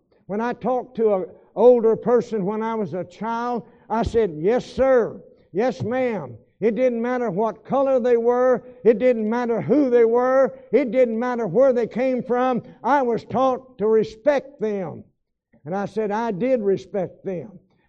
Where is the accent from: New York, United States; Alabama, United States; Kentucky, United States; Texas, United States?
Texas, United States; I said, "Yes, ma'am, I'm from Texas."